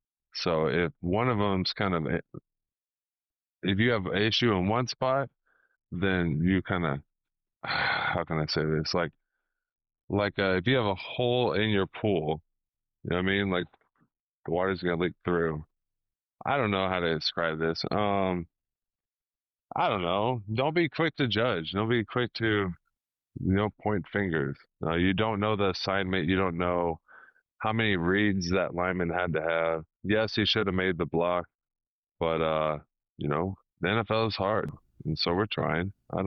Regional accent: Missouri, United States; Again, I'm from Missouri, so he was kind of the older male kind of influence in my life that I would see every day.

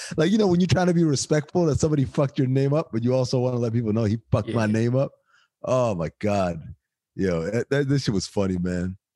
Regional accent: Cleveland, Ohio, United States; I'm from Cleveland.

